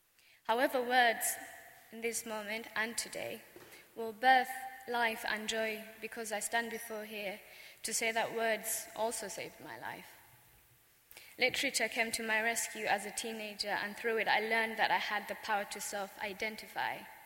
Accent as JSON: {"language": "English", "country": "Rwanda", "first_language": "Kinyarwanda", "second_language": "English", "said": "I had to defer to them because the name Tutsi was a mark of inferiority. In my native tongue, Kinyarwanda, we have a saying that the name is the person."}